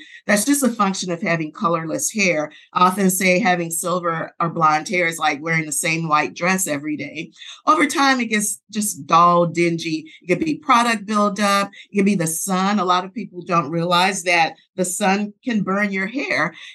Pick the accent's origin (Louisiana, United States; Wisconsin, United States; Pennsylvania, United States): Louisiana, United States; New Orleans; now in Sugar Land, United States; I was born and raised in New Orleans, which actually is the inspiration for the brand name. But I currently live in Sugar Land, Texas, which actually is just a suburb of Houston.